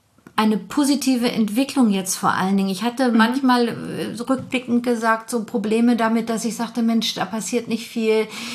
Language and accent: German; Harz, Germany; Ich bin da nur im Harz groß geworden, also sehr viel. Ich bin Harzerin. Ich war zwar lange auch weg, bin aber auch ganz bewusst und gerne wiedergekommen.